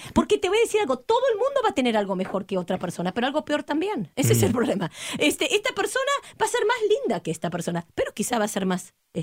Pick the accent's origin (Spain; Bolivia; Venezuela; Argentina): Argentina; soy argentina, lo saben.